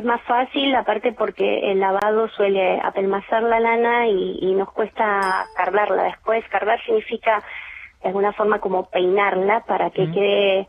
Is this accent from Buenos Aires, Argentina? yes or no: yes; Buenos Aires, Argentina; born there; now in Gobernador Gregores, Argentina; Sí, nací en Buenos Aires.